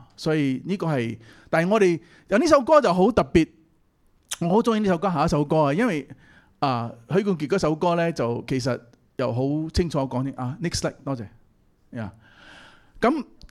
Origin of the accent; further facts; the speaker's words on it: Fujian, China; 我系福建人啊，所以我讲广东话，但系我阿妈系广府人嘛，所以我爸系福建人，